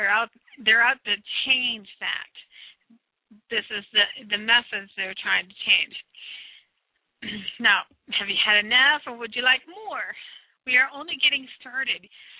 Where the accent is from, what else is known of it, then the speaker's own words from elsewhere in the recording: United States; but I'm from the United States